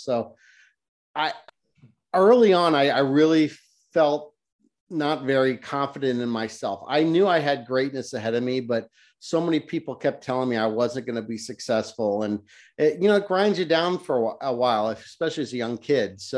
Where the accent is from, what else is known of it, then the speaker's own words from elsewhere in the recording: Cincinnati, Ohio, United States; So, you know, I grew up in Cincinnati, had a lot of struggles growing up, really bad ADHD.